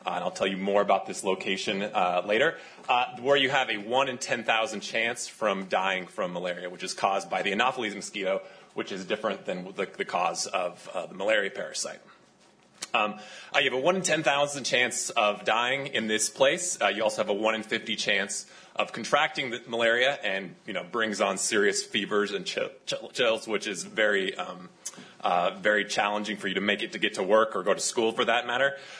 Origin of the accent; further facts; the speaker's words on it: New Orleans, Louisiana, United States; So I'm from New Orleans, and I can definitely preach to that.